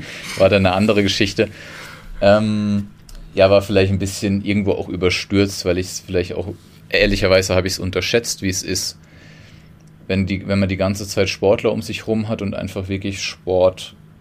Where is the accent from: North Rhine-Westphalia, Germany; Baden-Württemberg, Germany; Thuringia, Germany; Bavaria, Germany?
Baden-Württemberg, Germany; Weinheim; born there; also ich bin gebürtig aus Weinheim und bin da bei der TSG Weinheim einfach geschwommen